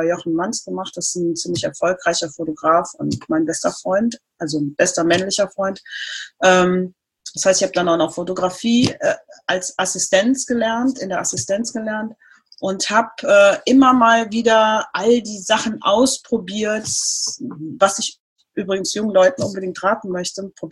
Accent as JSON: {"language": "German", "town": "Cologne", "region": "North Rhine-Westphalia", "country": "Germany", "tie": "born or raised there", "said": "Also ich bin in Köln geboren, aufgewachsen, zur Schule gegangen, war im Internat in einer Pflegefamilie, als ich klein war"}